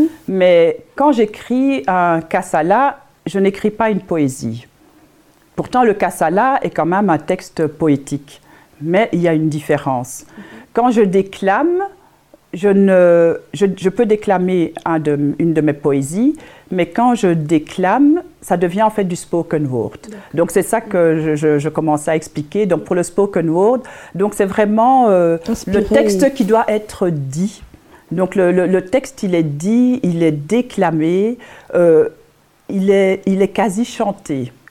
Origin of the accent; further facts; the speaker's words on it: Belgium; also born or lived in Kinshasa, DR Congo; Parce que Kinshasa, c'est ma ville natale, c'est mon pays. Je suis à Kinshasa, je suis chez moi. Et voilà, donc ça devait vraiment ressortir. Mais je suis en Belgique depuis que je suis toute petite.